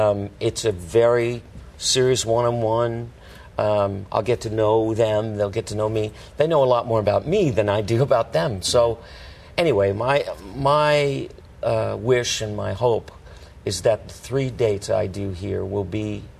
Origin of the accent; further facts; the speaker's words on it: Los Angeles, California, United States; moved away as an adult; also born or lived in Las Vegas; now in Fort Lauderdale, United States; which is where I grew up. All of my family is in Los Angeles. I moved from Las Vegas to Fort Lauderdale, and I guess I'm not a Hollywood guy.